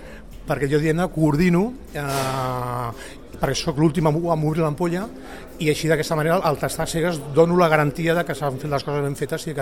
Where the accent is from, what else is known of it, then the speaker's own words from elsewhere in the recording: Catalonia, Spain; jo també com a català, pues, em sento molt content